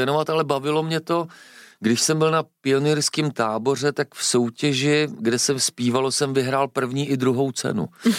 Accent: East Bohemia, Czechia; Ano, já jsem právě z Podkrkonoší, z východních Čech a tam je to krajová specialita a proto ji mám rád.

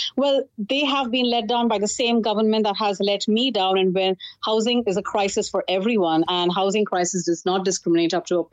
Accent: India; now in Ireland; I come from India, you know, nothing can scare me off.

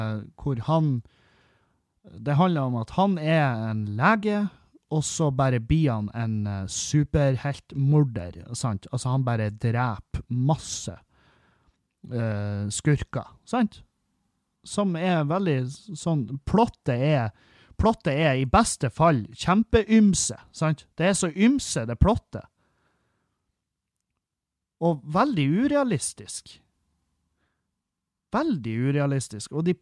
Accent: Halsa, Møre og Romsdal, Norway; Engavågen, det er jo en halvtime unna Halsa, der jeg kommer ifra.

